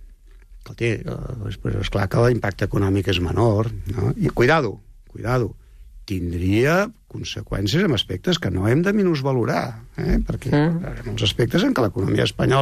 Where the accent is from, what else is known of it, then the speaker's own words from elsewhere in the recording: Catalonia, Spain; El problema de la tercera via no som els catalans, que ho hem dit 150 anys que la volem.